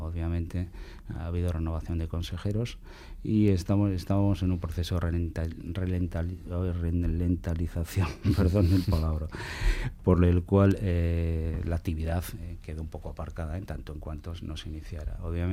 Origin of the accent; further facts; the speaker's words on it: Basque Country, Spain; Y eso que provengo de Álava, en este caso.